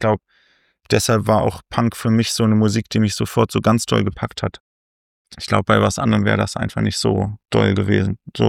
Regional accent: Göttingen, Lower Saxony, Germany; Wir kommen ja eigentlich alle aus Göttingen. Das war ein sehr behüteter Raum, was Rechtsextremismus angeht. Ich bin aufgewachsen mit bunten Haaren und sonst was als Jugendlicher

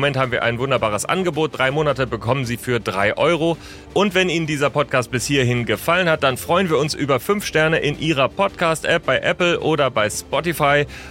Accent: Northern Germany, Germany; Ich komme ja aus Norddeutschland.

